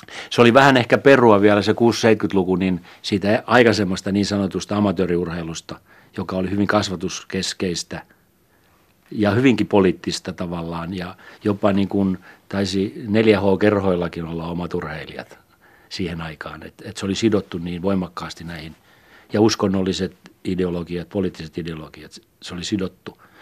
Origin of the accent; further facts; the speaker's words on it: Forssa, Tavastia Proper, Finland; mä olin tietysti lapsuuteni viettänyt Forssassa, ja mun mamma ja pappa asuivat siellä silloin vielä